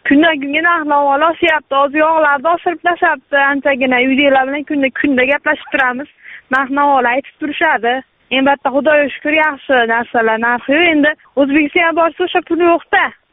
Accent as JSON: {"language": "Uzbek", "town": "Margilan", "region": "Fergana Region", "country": "Uzbekistan", "said": "O'zbekistondanmiz, Marg'ilondanmiz."}